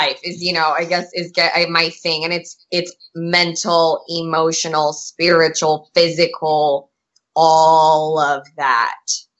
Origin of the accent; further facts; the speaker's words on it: Lompoc, California, United States; One time I was visiting my hometown, it's called Lompoc, California, super small, tiny town.